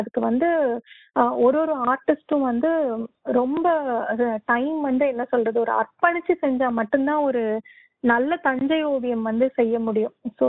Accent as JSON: {"language": "Tamil", "town": "Erode", "region": "Tamil Nadu", "country": "India", "tie": "born or raised there", "said": "பிறந்து வளர்ந்து படிச்சது எல்லாம் ஈரோட்ல தமிழ்நாடு."}